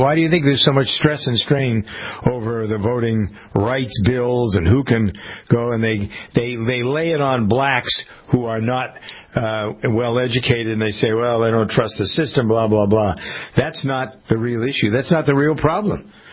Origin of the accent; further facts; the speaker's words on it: Framingham, Massachusetts, United States; There's 5,000-6,000 of them live here in Framingham, my hometown.